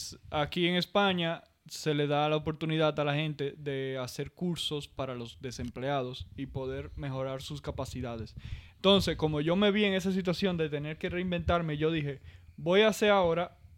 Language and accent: Spanish; Dominican Republic; moved away as an adult; now in Madrid, Spain; se me está yendo el español. Perdón, yo soy dominicano